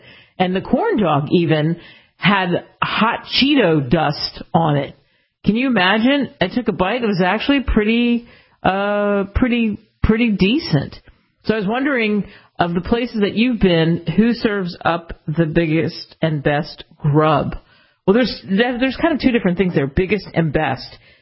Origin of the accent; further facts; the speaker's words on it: Philadelphia, Pennsylvania, United States; And I guess because I'm from Philly, the Citizens Ballpark has good cheesesteaks.